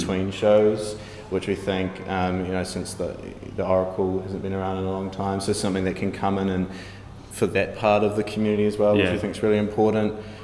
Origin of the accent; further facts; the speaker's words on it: Invercargill, Southland, New Zealand; I guess for me, I came here from Invercargill to study fine arts.